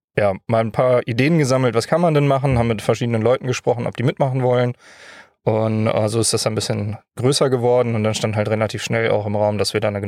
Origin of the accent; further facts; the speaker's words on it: Hanover, Lower Saxony, Germany; born there; Ich bin in Hannover geboren, genau.